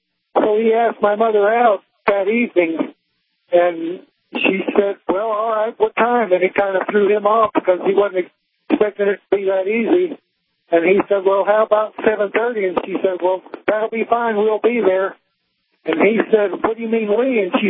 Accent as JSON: {"language": "English", "region": "Tennessee", "country": "United States", "said": "we're from Tennessee, but I'm working out here at Tioga."}